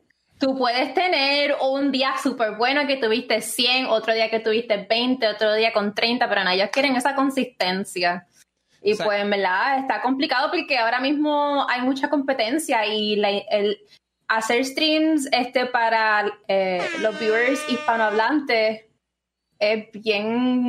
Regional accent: Puerto Rico; expliqué que yo soy de Puerto Rico, tengo una comunidad pequeña, que represento al Caribe

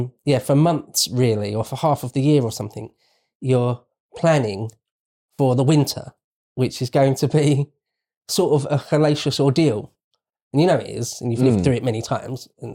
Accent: United Kingdom; Again, as a Brit, nothing like that comes up on your radar.

